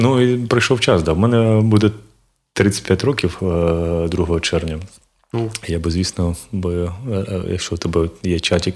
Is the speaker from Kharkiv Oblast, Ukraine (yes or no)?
yes; Kharkiv, Kharkiv Oblast, Ukraine; Бо я сам з Харкова